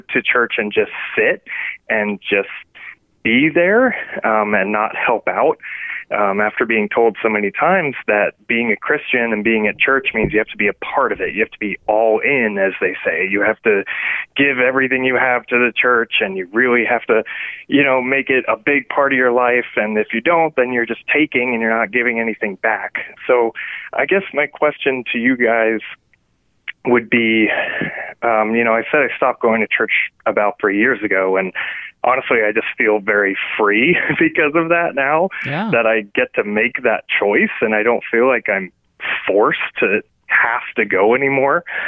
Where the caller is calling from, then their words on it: Virginia, United States; from Virginia.